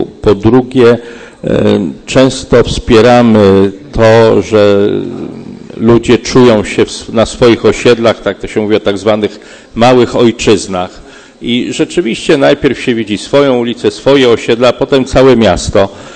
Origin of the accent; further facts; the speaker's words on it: Poznań, Greater Poland Voivodeship, Poland; Nie jest to bynajmniej nazwa, której powinniśmy się jako poznaniacy wstydzić.